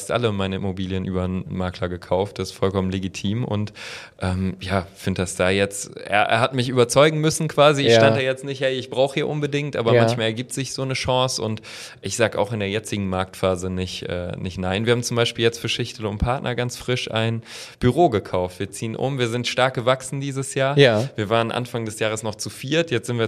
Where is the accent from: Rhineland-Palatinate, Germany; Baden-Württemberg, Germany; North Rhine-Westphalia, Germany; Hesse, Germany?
Rhineland-Palatinate, Germany; Trier; born there; now in Bremen, Germany; Ich selber komme gebürtig aus Trier.